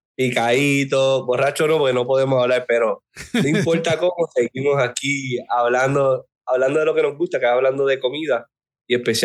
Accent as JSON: {"language": "Spanish", "country": "Puerto Rico", "said": "como puertorriqueños nosotros le damos duro en las navidades."}